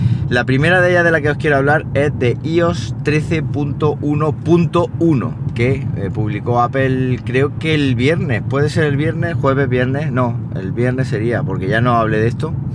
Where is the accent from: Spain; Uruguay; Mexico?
Spain; Siles, Andalusia; Y es que la feria de mi pueblo ha hecho mella. Como sabéis, ya os comentaba que iba a estar por Siles de feria